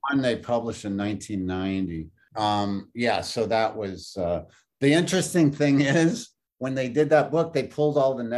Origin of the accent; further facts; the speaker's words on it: Indiana, United States; born there; also born or lived in Washington, D.C. / Wisconsin; now in New York, United States; No, I was born in Indiana, moved to DC, Wisconsin, lived in New York most of my life.